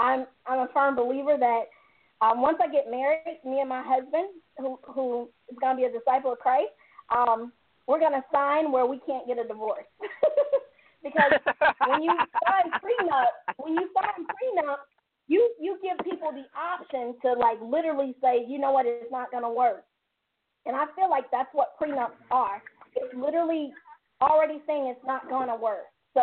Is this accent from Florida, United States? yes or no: yes; Florida, United States; now in Atlanta, United States; And I grew up in Florida, and we allow the guys to be a guy